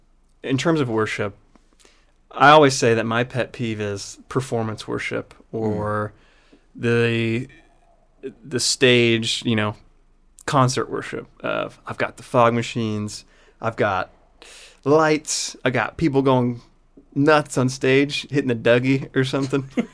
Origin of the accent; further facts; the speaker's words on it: Wichita, Kansas, United States; I was born in Wichita, Kansas, born and raised.